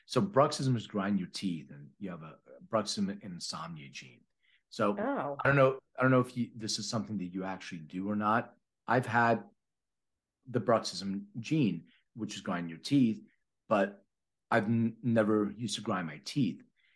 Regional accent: Philadelphia, Pennsylvania, United States; now in Los Angeles, United States; Oh, well, I'll tell you, I'm from Philly. I live in LA for the last 15 years.

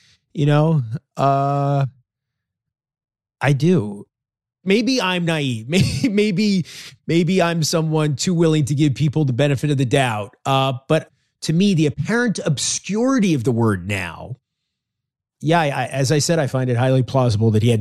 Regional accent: New York, United States; I am 53 years old. I grew up in New York, obviously, a large Jewish population. My whole life, I've known that word.

